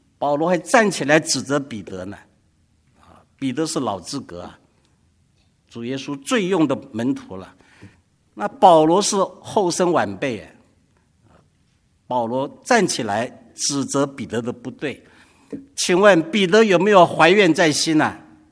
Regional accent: China; 我们中国人说事不过几啊，事不过三

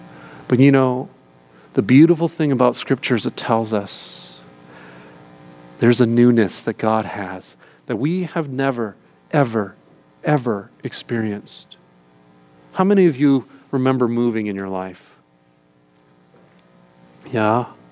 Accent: Detroit, Michigan, United States; I grew up in Detroit in the auto industry

